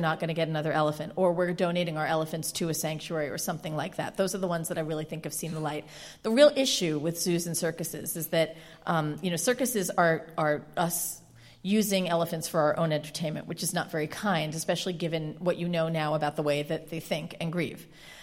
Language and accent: English; United States; things that I worry about as a wife, as a woman, as an American, as a mother